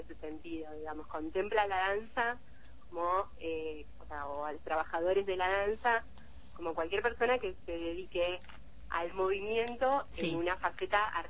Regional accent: La Plata, Buenos Aires Province, Argentina; now in Buenos Aires, Argentina; yo soy bailarina, actualmente vivo en Buenos Aires, pero soy de La Plata.

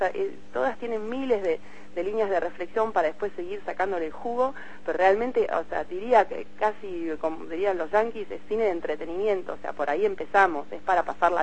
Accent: Argentina; born there; moved away; also born or lived in France; soy 100% argentina y 100% francesa, no me pidan que elija entre uno y otro. Uh-huh. Nací aquí, me fui exiliada en Francia y decidí volver un 20 de diciembre del 2001

